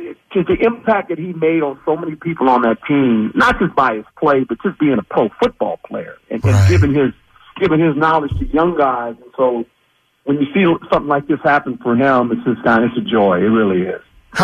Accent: West Coast, United States; I'm a Philly guy, and I'm from the West Coast, man. I'm from the West Coast.

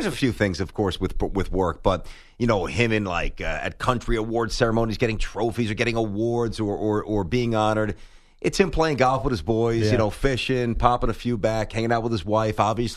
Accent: Brooklyn, New York, United States; my mom, I told you this, you know, as a kid growing up in Brooklyn, had

